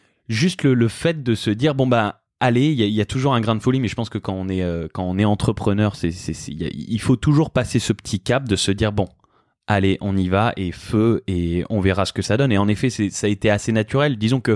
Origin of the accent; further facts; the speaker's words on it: Avignon, Provence-Alpes-Côte d'Azur, France; moved away as an adult; now in Paris, France; je suis né le 29 juillet 1989 à Aix-en-Provence, j'ai grandi à Avignon. Jusqu'à mes 18 ans. À mes 18 ans, je suis parti à Paris